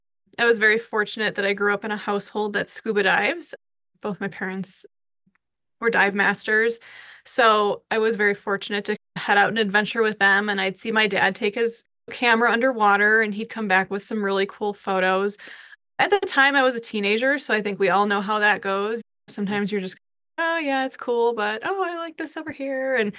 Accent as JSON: {"language": "English", "region": "Illinois", "country": "United States", "said": "I'm originally from Illinois, a little south of Chicago, and my dad had moved out to Colorado to be closer to Denver"}